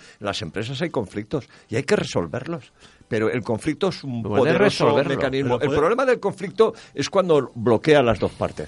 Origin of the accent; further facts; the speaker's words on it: Spain; como todo español que se precie